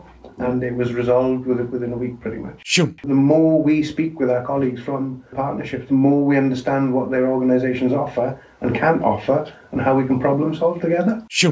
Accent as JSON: {"language": "English", "region": "Wales", "country": "United Kingdom", "said": "I'm from the Rhondda Valleys in Wales."}